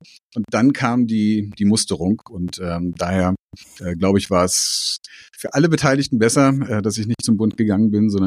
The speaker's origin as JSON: {"language": "German", "town": "Hanover", "region": "Lower Saxony", "country": "Germany", "tie": "born or raised there", "also_born_or_lived": "Stuttgart / Berlin"}